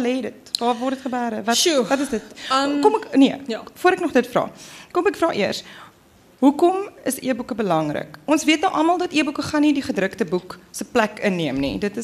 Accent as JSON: {"language": "Afrikaans", "town": "Beaufort West", "region": "Western Cape", "country": "South Africa", "tie": "born or raised there", "said": "ek kom van die Karoo af. Ek het groot geword op een plaas na by Beaufort West."}